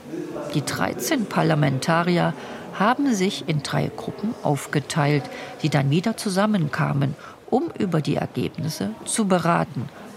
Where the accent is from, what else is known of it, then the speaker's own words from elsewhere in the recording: Thuringia, Germany; Als geborene Thüringerin und heranwachsende Jugendliche im Kalten Krieg in der DDR